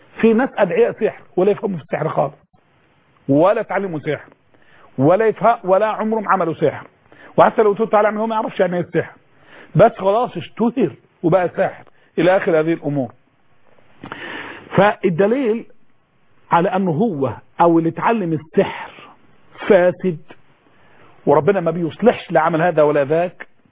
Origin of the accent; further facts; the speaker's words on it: Egypt; دي شغاله في الشرق دي شغاله عندنا في مصر في كل مكان دي شغاله